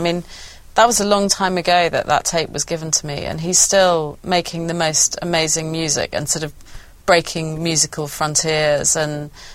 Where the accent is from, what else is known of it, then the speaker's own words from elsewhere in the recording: East of England, United Kingdom; from all these punk bands that I'd seen growing up in Norfolk